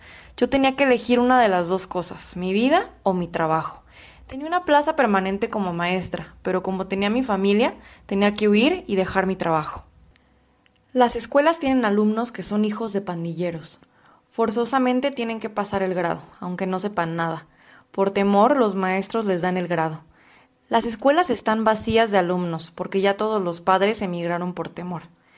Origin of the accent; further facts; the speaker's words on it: Honduras; moved away as an adult; now in Mexico; Ahorita que estamos acá en México, ella está ya tranquila. Lo más lamentable es la salida de allá para acá. Esa es otra historia que uno vive. Cuando salimos de Honduras